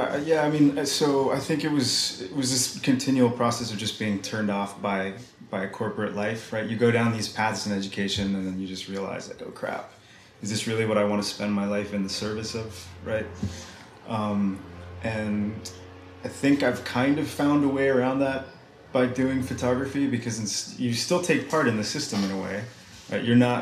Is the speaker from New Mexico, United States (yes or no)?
yes; Santa Fe, New Mexico, United States; also born or lived in Los Alamos; And my family's from Santa Fe. I'm from Santa Fe, but the hospital there wasn't supposed to be very good back in the day.